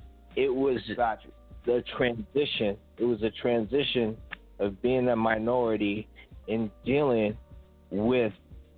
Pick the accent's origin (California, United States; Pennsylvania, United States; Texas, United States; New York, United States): California, United States; also born or lived in the islands; I didn't just grow up in the islands. I grew up in the mainland too, meaning I grew up in California